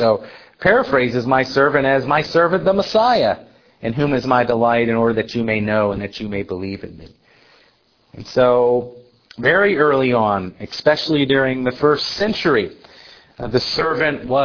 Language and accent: English; Georgia, United States; but I grew up in Georgia